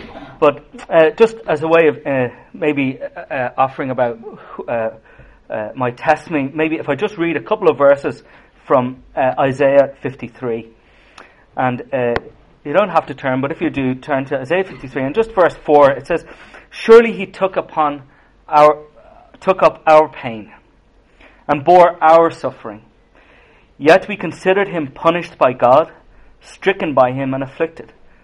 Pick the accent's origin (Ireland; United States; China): Ireland; Leinster; Obviously from my accent, you'll tell I'm not from Belfast. So I'm from a farm in County Kildare, about 30 minutes from Dublin. I have lived there pretty much all my life so far.